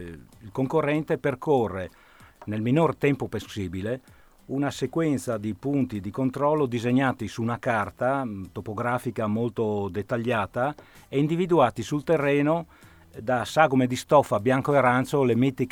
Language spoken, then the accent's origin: Italian; Udine, Friuli-Venezia Giulia, Italy; Allora, io sono di Udine